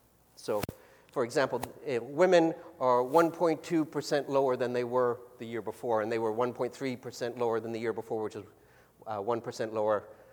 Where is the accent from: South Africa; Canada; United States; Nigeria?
Canada; I'm Canadian, all right?